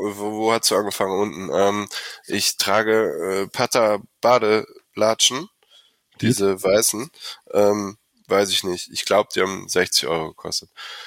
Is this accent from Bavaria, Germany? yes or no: no; Olpe, North Rhine-Westphalia, Germany; Ich bin 35, komme nicht direkt aus Köln, ich komme aus Olpe. Wird wahrscheinlich kaum wer kennen. Circa 70 Kilometer Entfernung von Köln.